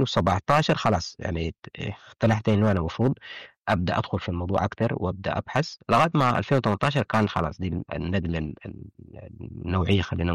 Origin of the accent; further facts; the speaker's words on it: Omdurman, Khartoum, Sudan; born there; also born or lived in UAE / France; الباك جراوند بتاعي في هندسه الاتصالات، من مواليد ام درمان، ويعني عشت معظم حياتي في الامارات